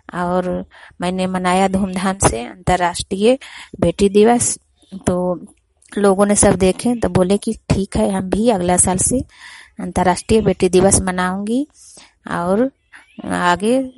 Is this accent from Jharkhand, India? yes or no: no; Hegnapura, Bihar, India; ग्राम हेगनपुरा, मैं नालंदा जिला का निवासी हूँ।